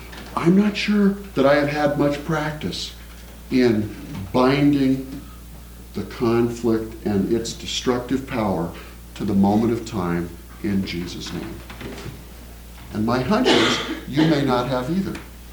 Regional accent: Midwest, United States; No, I'm from the Middle West. It's a big deal back there. I've only recently moved here.

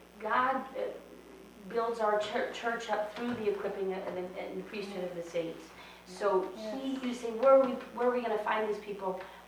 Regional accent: New York, United States; But I'm from New York, so the opportunities on the East Coast are a lot

